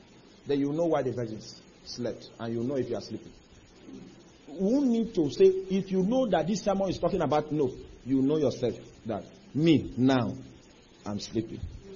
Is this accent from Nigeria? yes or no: yes; Lagos, Nigeria; I'm from Lagos, I hope you know. That's where I'm. That's where I stay now.